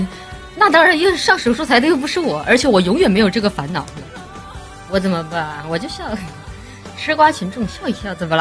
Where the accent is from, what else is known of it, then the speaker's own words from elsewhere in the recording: Chongqing, China; 我生活在南方地区，我是重庆人，我们那边不怎么吃玉米。